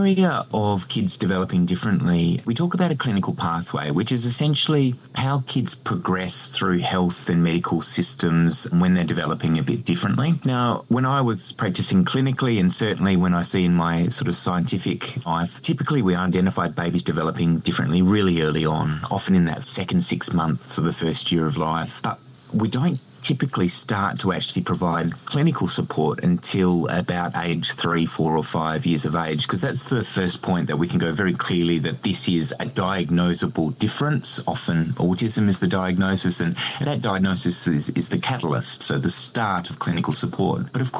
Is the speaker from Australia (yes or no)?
yes; Perth, Western Australia, Australia; I'm from Perth. I'm Perth born and bred.